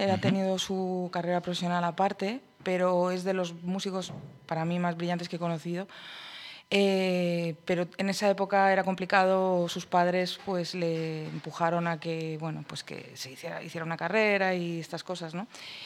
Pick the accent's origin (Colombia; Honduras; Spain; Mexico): Spain; Alicante, Valencian Community; also born or lived in Madrid; Y yo, a raíz de dejar Madrid y volver a mi tierra, que es Alicante